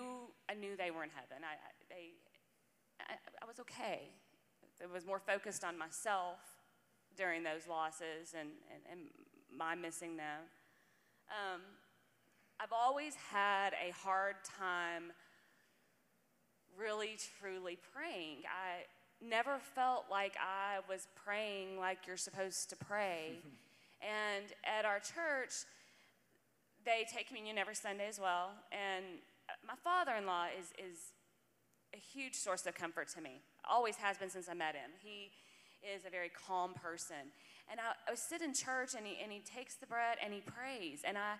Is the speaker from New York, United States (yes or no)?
no; New Mexico, United States; I grew up in New Mexico, and I was in a family that believed in God. My parents believed in God.